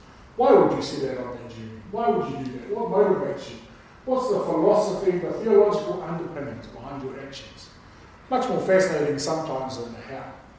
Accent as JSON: {"language": "English", "region": "Auckland", "country": "New Zealand", "tie": "born or raised there", "said": "Although Māori, of course, growing up in Auckland, had a little context for me."}